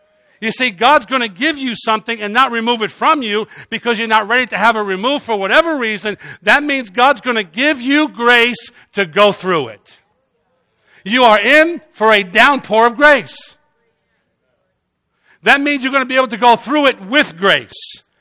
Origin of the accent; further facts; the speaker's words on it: New York City, New York, United States; I came from New York City with this young lady. I came from New York City.